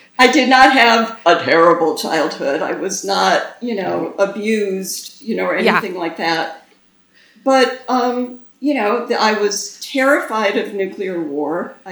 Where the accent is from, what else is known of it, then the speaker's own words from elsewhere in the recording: Detroit, Michigan, United States; That same year, my mother was teaching way far out. I grew up in Detroit. She was teaching, way far out in the suburbs.